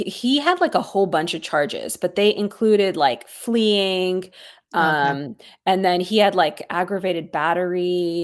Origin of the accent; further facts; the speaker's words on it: San Francisco, California, United States; I'm from San Francisco and we locked down for a long time.